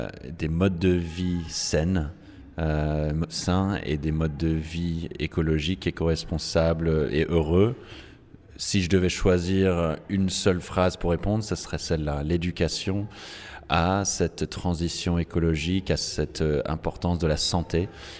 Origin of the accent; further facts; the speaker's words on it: New York, United States; also born or lived in San Francisco / Paris; now in France; je viens de New York et San Francisco, puis j'ai vécu 10 ans à Paris